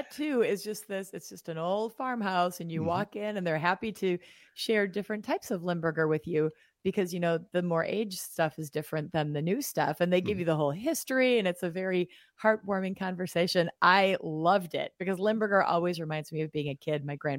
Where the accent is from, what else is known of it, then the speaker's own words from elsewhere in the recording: Kaukauna, Wisconsin, United States; I'm from Kaukauna. Kaukauna is known for port wine cheese spread.